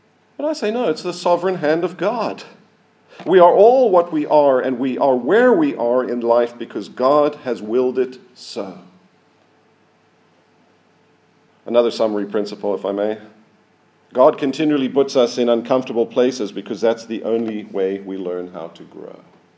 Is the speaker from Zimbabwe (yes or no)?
yes; Harare, Zimbabwe; I was born in Zimbabwe in a particular year to a particular mother and father. I was raised in a particular town, Harare. Later, I went to school in Harare.